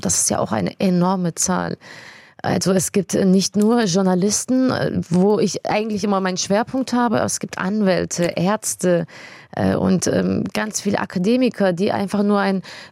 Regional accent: South Germany, Germany; Meine Heimat nicht, weil ich die deutsche Staatsbürgerschaft habe, sondern weil ich primär hier aufgewachsen bin. Ich bin hier geboren im Süden und ich würde auch gern in meiner Region arbeiten

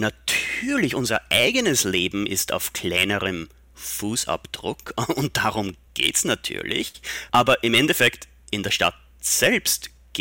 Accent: Amstetten, Lower Austria, Austria; Ich bin selbst in einem Einfamilienhaus aufgewachsen in Amstetten, Niederösterreich.

